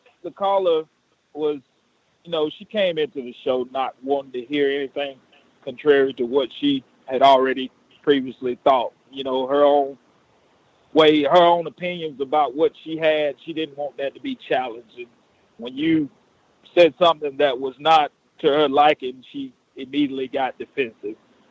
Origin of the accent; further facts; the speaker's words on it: Alabama, United States; but I'm the father from Alabama that sent you the video of the teacher saying nigger.